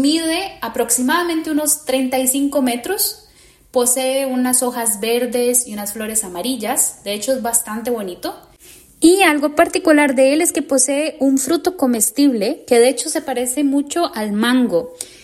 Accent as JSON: {"language": "Spanish", "country": "Costa Rica", "said": "vengo de Costa Rica, un pequeño país en América Central"}